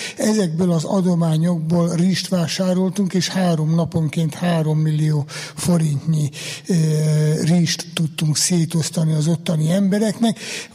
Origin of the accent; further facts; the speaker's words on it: Jász-Nagykun-Szolnok, Hungary; én a Jásságból származom, ott nem volt ritka a talicskának a tolása